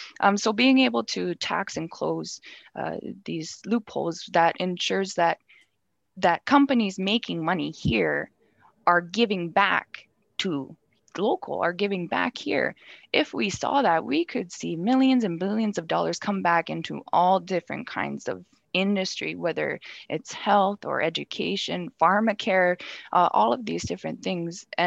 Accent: Canada; And in Canada, as a Canadian, you should have the power and ability to have that right to self-determination

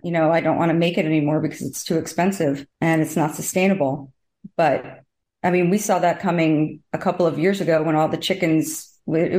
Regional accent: Northeast, United States; I guess it was very regional in terms of where I grew up in the Northeast, close to New York City

